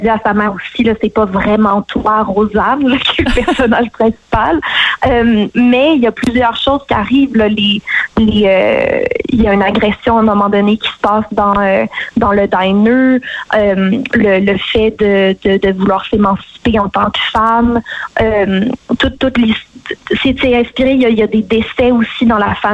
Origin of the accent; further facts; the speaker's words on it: Ontario, Canada; Moi, en tant que franco-ontarienne, c'était semblable à des accents que j'avais déjà entendus dans la région